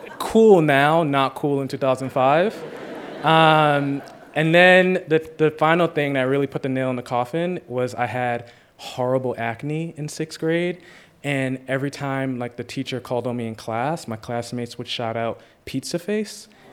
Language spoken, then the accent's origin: English; Jamaica; I'm Jamaican. My Usain Bolt came out.